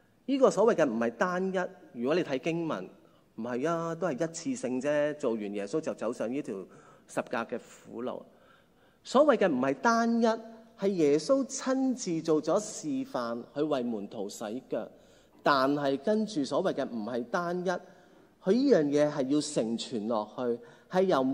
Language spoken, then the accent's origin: Cantonese; Hong Kong; 大家都知道我哋香港人係好需要乾淨噶嘛